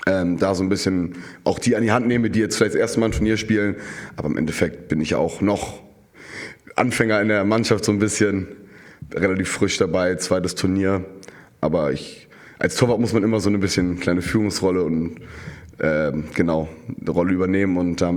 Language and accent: German; Hamburg, Germany; vor deutlich mehr heimischer Kulisse in meiner Heimatstadt Hamburg